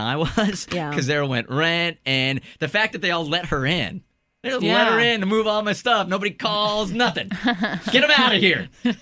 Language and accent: English; California, United States; I might have been back to California, my hometown.